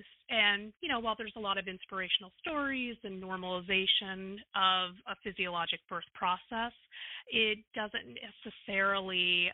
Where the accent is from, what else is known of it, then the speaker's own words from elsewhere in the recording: New Jersey, United States; like in my home state where I practice in New Jersey.